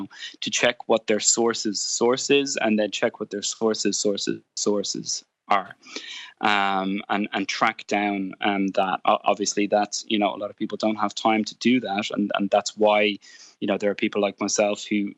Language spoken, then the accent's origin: English; Ireland; I'm an Irishman, so I'm not an expert on this particular subject.